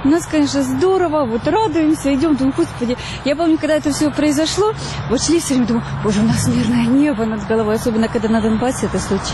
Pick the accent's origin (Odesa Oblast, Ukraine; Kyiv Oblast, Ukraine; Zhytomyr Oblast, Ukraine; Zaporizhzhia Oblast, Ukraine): Odesa Oblast, Ukraine; Odesa; now in Crimea; Хоча я сама з України, з Одеси.